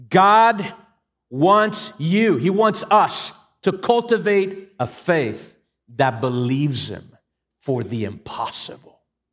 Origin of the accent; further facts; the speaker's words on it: Venezuela; I grew up in Venezuela.